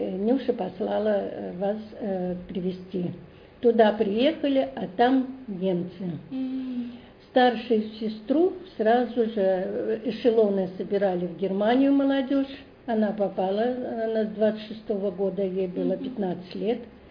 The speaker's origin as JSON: {"language": "Russian", "town": "Krasny Bor", "region": "Saint Petersburg", "country": "Russia", "tie": "born or raised there", "also_born_or_lived": "Kolpino", "said": "Жили в Турово, когда старшие родились, а мы уже потом переехали в Красный Бор, и Галя и я родились уже здесь."}